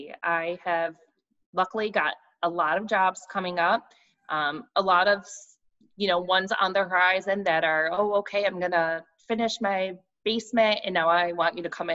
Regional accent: Rochester, New York, United States; I love this question because of being born and raised in Rochester, and I think Rochester has so much to offer.

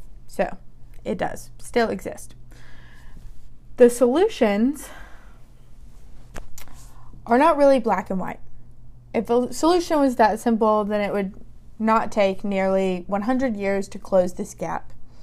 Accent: Alabama, United States; Or if you're from my home state, Alabama, I'm hoping to get some people together, volunteers, to write these letters in Alabama.

